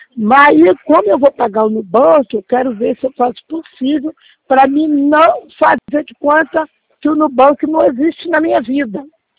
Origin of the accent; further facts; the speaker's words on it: Rio de Janeiro, Brazil; Você falou que eu sou natural do Rio de Janeiro, sou.